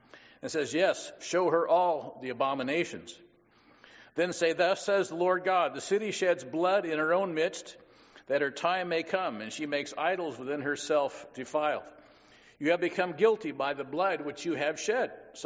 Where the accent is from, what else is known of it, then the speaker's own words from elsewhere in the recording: Illinois, United States; now in Washington, United States; I used to joke that growing up near Chicago prepared me to live in Washington State